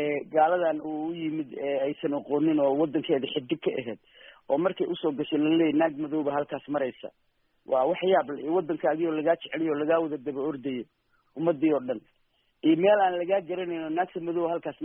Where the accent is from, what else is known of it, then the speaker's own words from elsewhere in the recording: Mogadishu, Banaadir, Somalia; aniga reer xamar weyn aan ku soo koray